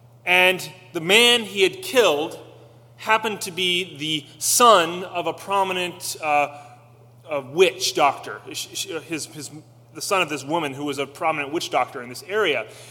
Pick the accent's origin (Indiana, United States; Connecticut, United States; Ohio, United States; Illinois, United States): Indiana, United States; because I grew up in Indiana in farm country, and man, I missed driving through the farm fields, smell of the manure.